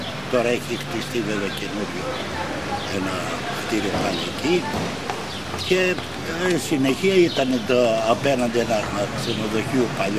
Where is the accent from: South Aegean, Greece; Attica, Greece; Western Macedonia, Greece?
Western Macedonia, Greece; Εμείς είμαστε από τον Ιφαίο Φλωρίνες